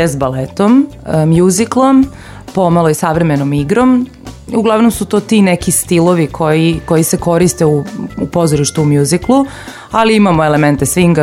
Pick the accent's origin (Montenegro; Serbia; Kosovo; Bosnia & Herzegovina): Serbia; I kod nas u Srbiji ima mnogo jako, jako dobrih igrača.